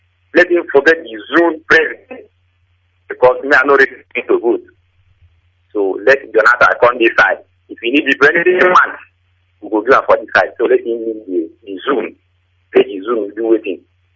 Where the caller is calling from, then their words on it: Abia, Nigeria; I'm calling from Abia State.